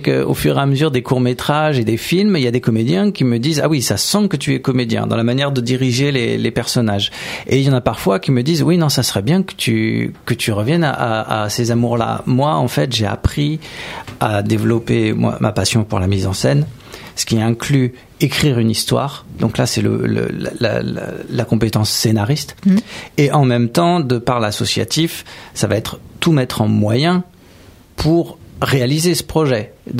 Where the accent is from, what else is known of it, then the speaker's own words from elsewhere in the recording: Île-de-France, France; Moi, je suis du Val-d'Oise.